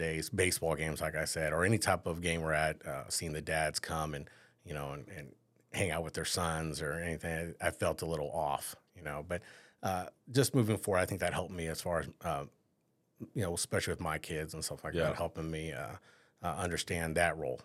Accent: La Conner, Washington, United States; No, I was in a small town, a little town. It's called La Conner. It's a little tourist town. We don't even have a stoplight.

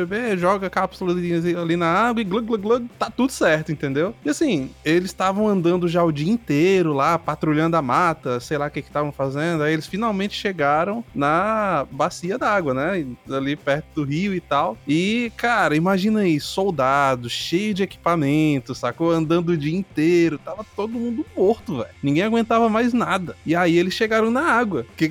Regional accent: Bahia, Brazil; born there; quando eu ia pra cidade onde eu nasci, lá na Bahia, no sertão, porque lá não é litoral, mas é tão quente e úmido quanto

